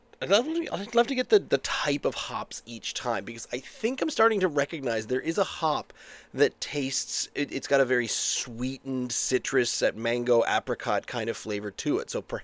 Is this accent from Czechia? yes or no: yes; Czechia; accent: Czech; English is a second language; Pardon me, I have come from the Czech Republic. As you can tell by my very Czech accent.